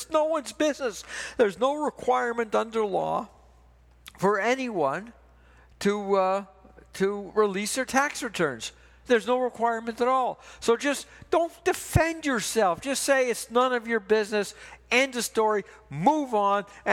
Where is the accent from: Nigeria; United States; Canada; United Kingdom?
Canada; Now, as a Canadian, I've got a lot of skin in this game, too.